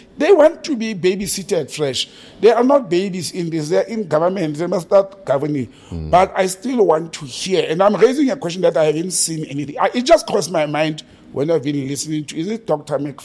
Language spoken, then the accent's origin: English; Gauteng, South Africa; I grew up in the West Rand, and there used to be school trips to go to the Cradle of Humankind.